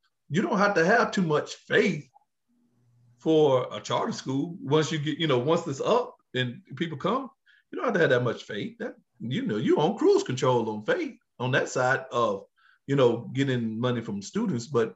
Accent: Kentucky, United States; See, I'm from Kentucky now. I'm really talking about horses.

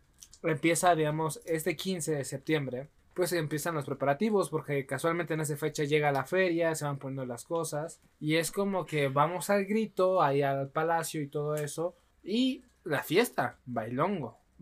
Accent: Ixtepec, Oaxaca, Mexico; allá en, digamos, en Oaxaca, pero como tal en la ciudad de donde soy, que es Ciudad de Ixtepec, ahí tienen una tradición.

